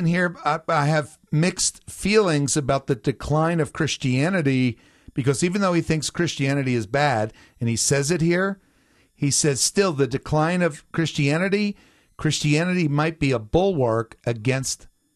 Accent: New Jersey, United States; I grew up in New Jersey, you know.

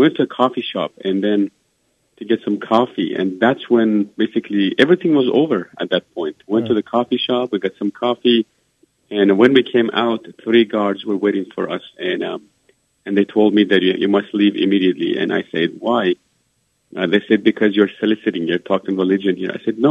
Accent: Iran; I told them I'm originally from Iran, and then they asked me if I'm a Muslim.

